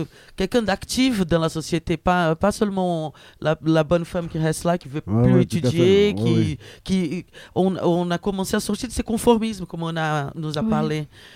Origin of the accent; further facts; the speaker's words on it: Brazil; French is a second language; Mais ce que je ressens en tant que brésilienne